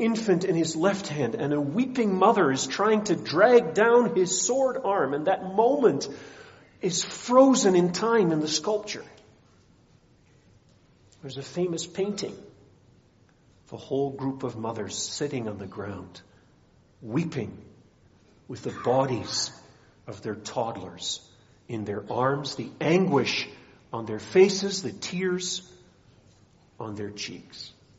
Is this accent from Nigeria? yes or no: yes; Nigeria; I often tell the story of growing up in Nigeria as a child. 50% of children there died before their first birthday.